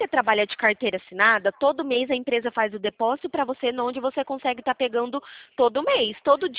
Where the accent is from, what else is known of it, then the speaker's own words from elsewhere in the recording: Presidente Prudente, São Paulo, Brazil; Eu sou aqui da cidade de Presidente Prudente, interior de São Paulo.